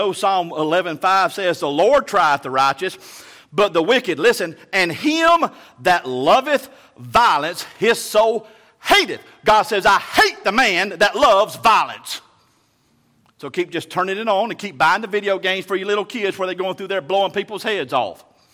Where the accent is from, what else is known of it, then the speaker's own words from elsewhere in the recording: Alabama, United States; I'm from South Alabama, man.